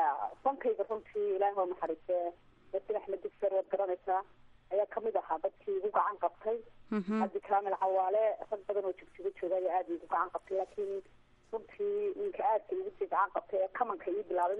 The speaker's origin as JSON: {"language": "Somali", "town": "Jijiga", "region": "Somali Region", "country": "Ethiopia", "tie": "born or raised there", "said": "anigu waxaan ku dhashay walaalo dalka ethoobiyaan ku dhashay gaar ahaan magaalada jibtiga agagaarkeeda ayaan ku dhashay"}